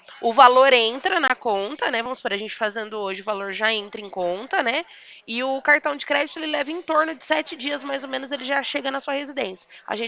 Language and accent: Portuguese; Limeira, São Paulo, Brazil; E a minha cidade é Limeira. Eu sou do interior de São Paulo.